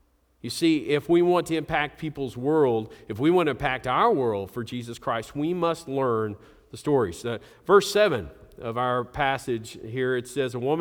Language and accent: English; Springdale, Arkansas, United States; I grew up in Springdale. I was a Springdale High School Bulldog. I never thought I would be in any way connected with Fayetteville.